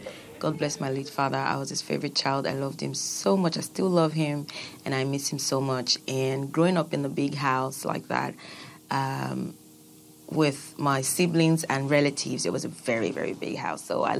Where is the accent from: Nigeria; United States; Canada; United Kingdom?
Nigeria; I'm a Yoruba Oduduwa. That means I'm a child of Oduduwa. I'm a Nigerian child. I am a West African child.